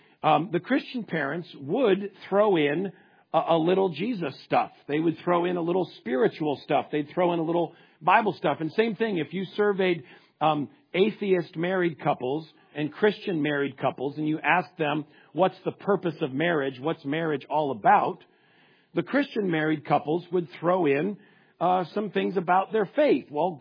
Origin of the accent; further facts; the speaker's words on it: Connecticut, United States; and I grew up in Connecticut.